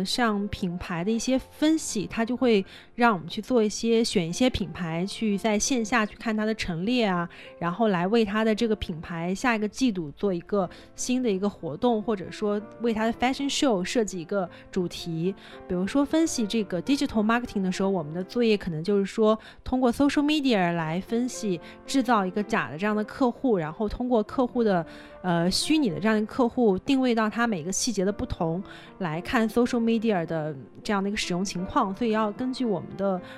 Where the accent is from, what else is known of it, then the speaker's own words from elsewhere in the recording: China; 因为我作为从中国过来的学生，我可以更加了解不同的品牌在中国的一个地位和文化。